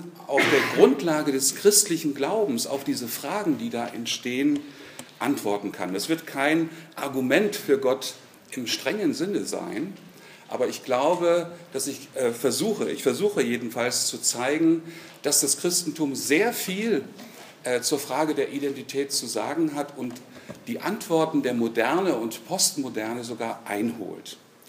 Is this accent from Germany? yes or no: yes; Düsseldorf, North Rhine-Westphalia, Germany; Wir konnten dann als Familie nachreisen. Ich bin in Düsseldorf aufgewachsen, habe dort meine Jugend verbracht, meinen Zivildienst in Oberbayern abgeleistet, also in der Gegend dabei Traunstein und Trostberg